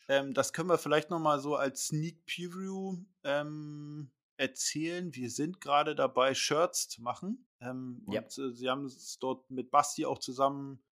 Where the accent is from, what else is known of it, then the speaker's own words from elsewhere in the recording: Northern Germany, Germany; Ja, aber was willst du als Norddeutscher machen?